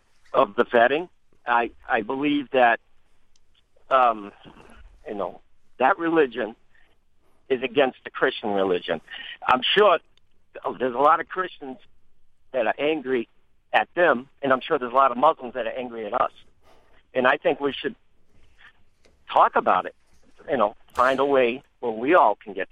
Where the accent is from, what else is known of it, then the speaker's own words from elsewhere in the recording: United States; I'm an American citizen